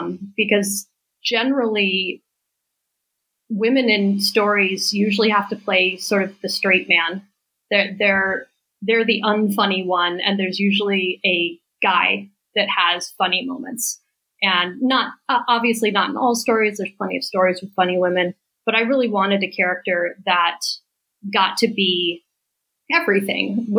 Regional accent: Southwest, United States; I grew up in the Southwest, and I like the idea of a Western without the, let's say, cultural complexities

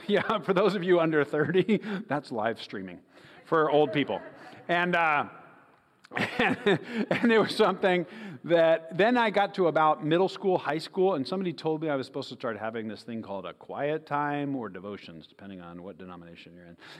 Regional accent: Seattle, Washington, United States; Hi. So I'm from Seattle and flew into Nashville and then flew from Nashville to here for different events.

